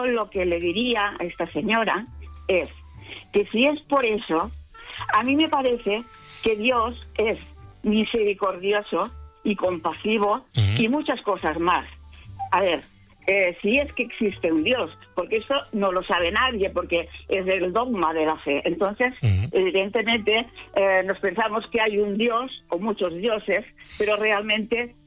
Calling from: Tarragona, Catalonia, Spain; soy corresponsal de Tarragona

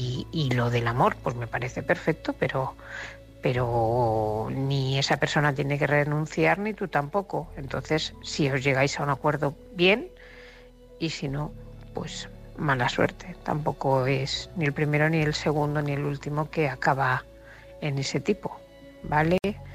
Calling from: Barcelona, Catalonia, Spain; corresponsal de Barcelona, y este es un mensaje para Sara.

